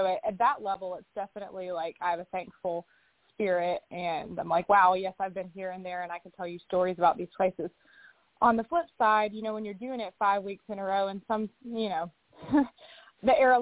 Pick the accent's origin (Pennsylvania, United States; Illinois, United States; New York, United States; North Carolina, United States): North Carolina, United States; because luckily I'm from North Carolina